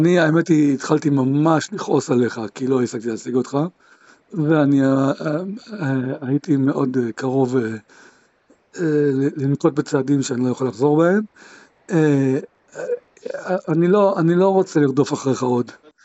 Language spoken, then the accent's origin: Hebrew; Jerusalem, Jerusalem District, Israel; now in Beit Shemesh, Israel; אמרתי לך שאני גר ברמת בית שמש, אבל אני ירושלמי בדיוק כמוך